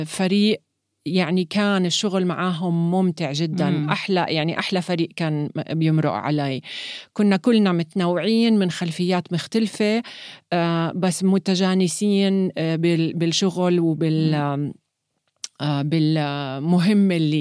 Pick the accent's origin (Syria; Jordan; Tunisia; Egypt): Jordan; also born or lived in United States; كأردنية ما عندي جنسية أمريكية